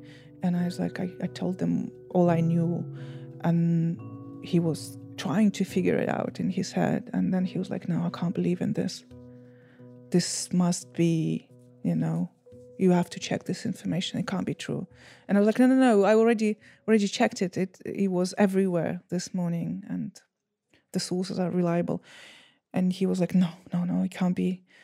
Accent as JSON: {"language": "English", "town": "Bucha", "region": "Kyiv Oblast", "country": "Ukraine", "tie": "born or raised there", "said": "I'm telling you about the situation that happened in Bucha, which I consider my hometown."}